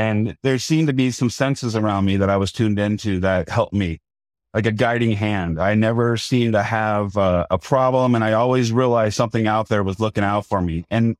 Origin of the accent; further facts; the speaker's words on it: Las Vegas, Nevada, United States; I grew up in Las Vegas when we didn't even know it wasn't a town yet. It was about 50 years ago.